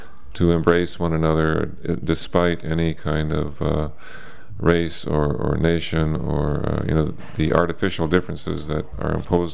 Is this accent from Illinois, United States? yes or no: no; Ithaca, New York, United States; I'm from Ithaca, New York, in the United States of America.